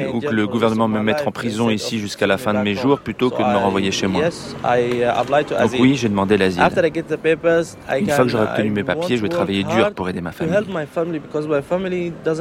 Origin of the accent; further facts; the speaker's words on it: north, Sudan; Je viens du Soudan, mais du nord du Soudan, pas de la région du Darfour, nord du pays. J'ai 29 ans.